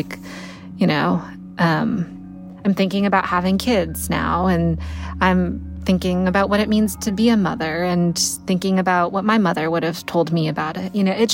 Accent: Connecticut, United States; So I grew up in Connecticut, which, you know, had Hartford, the insurance capital of the world.

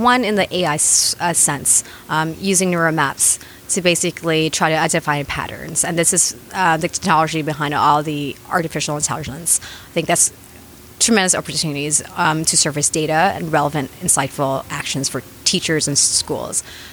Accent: Thailand; I was born and raised in Thailand, to a Vietnamese family

